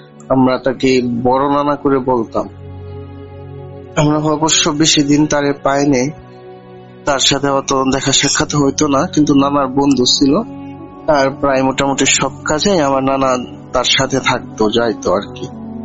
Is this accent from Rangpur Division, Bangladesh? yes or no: no; Jamalpur, Mymensingh Division, Bangladesh; now in Malaysia; আমি বর্তমানে আছি মালয়েশিয়াতে। … আমার গ্রামের বাড়ি হলো জামালপুরের।